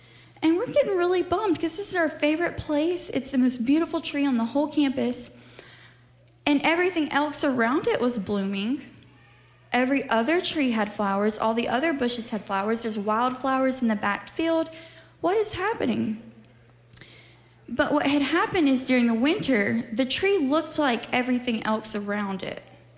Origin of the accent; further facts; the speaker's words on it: Mississippi, United States; I'm from Mississippi.